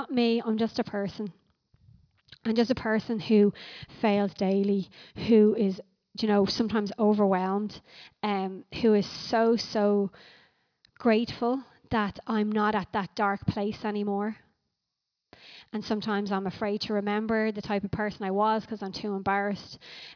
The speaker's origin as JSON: {"language": "English", "country": "Ireland", "said": "Well, maybe not as Irish people. We're kind of like, oh yeah, like, yeah, you know, I'm okay."}